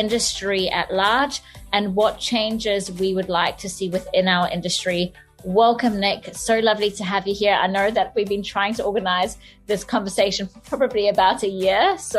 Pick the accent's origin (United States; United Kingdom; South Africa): South Africa; now in Australia; I'm South African. I live in Australia.